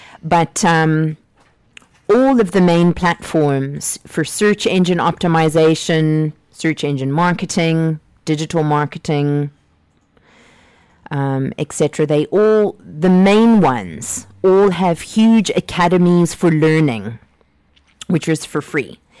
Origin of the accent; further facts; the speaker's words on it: Canada; I just can't believe that I'm Canadian.